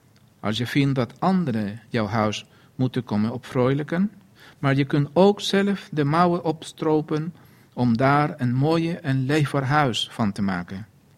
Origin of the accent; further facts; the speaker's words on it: Chile; now in Netherlands; ik ben uit Chili gevlucht, in de tijd dat vluchtelingen wel vreemdelingen waren, maar welkom. Op een koude winterdag landde ik samen met mijn familie op Schiphol.